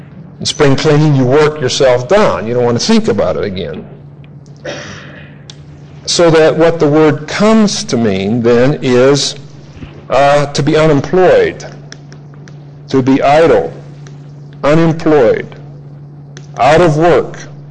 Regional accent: Pittsburgh, Pennsylvania, United States; I come from Pittsburgh, where you used to have to do spring cleaning every 2 months.

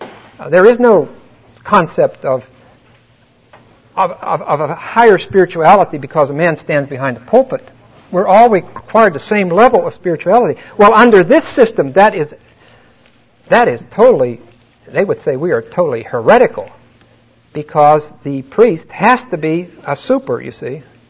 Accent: Pittsburgh, Pennsylvania, United States; I was raised in Pittsburgh in an ethnic community that was very strongly Catholic.

